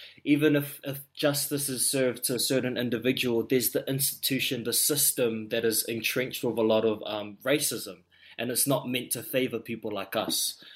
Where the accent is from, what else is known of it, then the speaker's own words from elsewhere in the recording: Auckland, New Zealand; now in Wellington, New Zealand; I am 21 years of age and I was born and raised in Greyland in Auckland, and then now I'm here living in Pōneke.